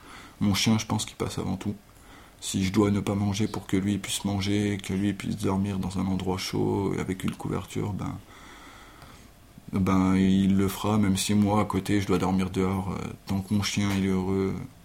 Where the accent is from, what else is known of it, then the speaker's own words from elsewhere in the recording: Saint-Laurent-du-Pont, Auvergne-Rhône-Alpes, France; also born or lived in Voiron / Beaurepaire / Saint-Égrève; je suis né à Voiron, j'ai grandi à Saint-Laurent-du-Pont, un petit village, jusqu'à 12 ans. Après, j'ai fait du foyer. Donc j'ai fait 4-5 ans à Beaurepaire, c'est dans le Nord-Isère. Après j'ai fait 2 ans quasiment à Saint-Égrève.